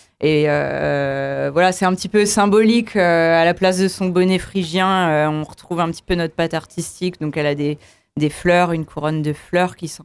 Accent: Le Mans, Pays de la Loire, France; On est originaire du Mans, donc on revenait de nos études respectives dans notre ville natale.

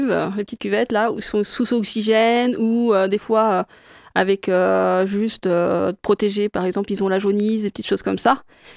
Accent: Le Mans, Pays de la Loire, France; Et en plus, c'est sur le Mans, donc ma ville natale, et elle est très peu connue.

